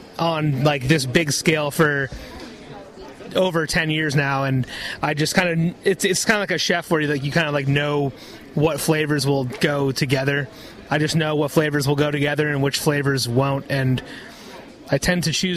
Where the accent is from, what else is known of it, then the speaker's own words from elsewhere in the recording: New England, United States; You know, I'm from New England, so that's how it is.